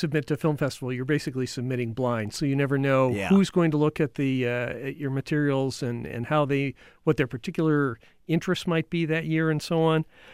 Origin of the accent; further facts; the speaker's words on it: Great Lakes, United States; Well, I grew up on the Great Lakes. I grew up on Lake Erie.